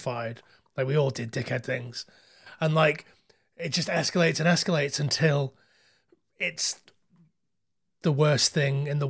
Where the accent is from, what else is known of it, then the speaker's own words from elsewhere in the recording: United Kingdom; because we're British and we end of Clockwork Orange forced to watch Shane Meadows films